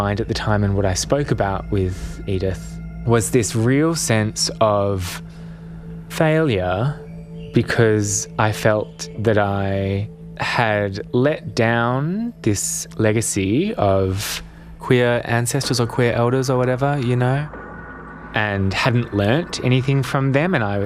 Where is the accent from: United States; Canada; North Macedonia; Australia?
Australia; Perth, Western Australia; moved away as an adult; also born or lived in Singapore; I grew up in Perth or Boorloo, and then when I was 19, I relocated to Singapore to train to be an actor. And upon graduation, I lived in Singapore for a few years